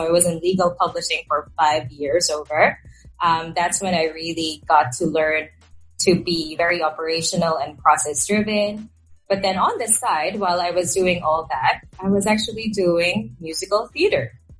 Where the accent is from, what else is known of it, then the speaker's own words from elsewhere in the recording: Manila, Metro Manila, Philippines; I am from Manila. So that is the capital of the country.